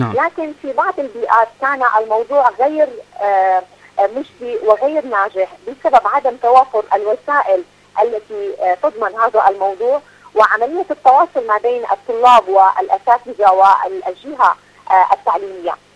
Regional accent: Syria; هناك كثير من الدول ومنها مثلا بلدي سوريا

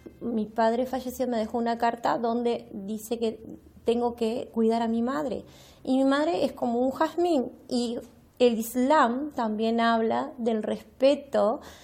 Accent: Uruguay; also born or lived in Taiwan; soy uruguaya, viví 25 años en Taiwán y ahora estoy aquí hace 3 años en Uruguay.

